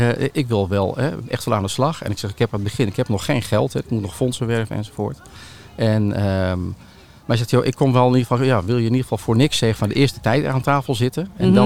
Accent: Utrecht, Netherlands; Ik kom uit Utrecht, dus richting.

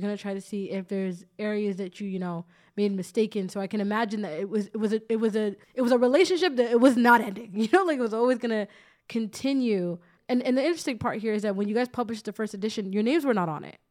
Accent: Canada; I don't speak Arabic, right? I'm learning Arabic, right? But I don't speak Arabic. You know, I grew up in the West. I'm as Canadian as Canadian can be, right?

